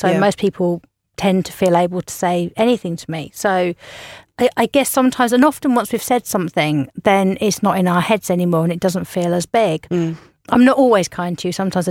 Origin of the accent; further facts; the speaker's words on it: Ireland; And I'm Irish.